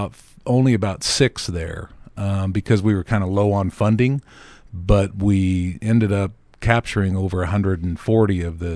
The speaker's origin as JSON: {"language": "English", "region": "Wyoming", "country": "United States", "tie": "born or raised there", "said": "Well, I'm originally from Wyoming. I don't know, a lot of people. I'm the only person they've ever known who's originally from Wyoming. But So I grew up there, and I went to the University of Wyoming"}